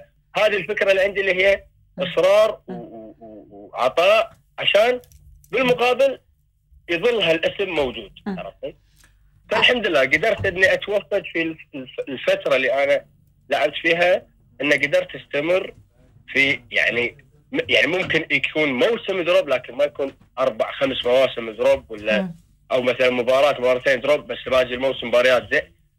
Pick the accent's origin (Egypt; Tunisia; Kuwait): Kuwait; إحنا ككويتيين نتشرف إن إحنا نمثل ديرتنا أحسن تمثيل